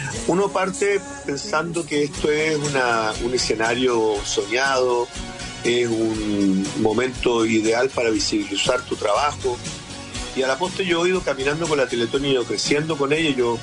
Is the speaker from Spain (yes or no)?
no; Chile; Yo cambié de domicilio, pero sigo siendo el gran chileno que soy